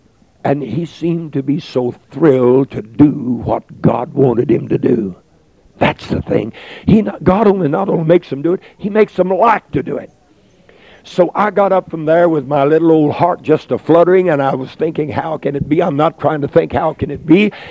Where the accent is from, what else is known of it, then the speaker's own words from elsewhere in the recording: Texas, United States; Sir, I am a preacher from Texas. And I get off once a year to take a little trip.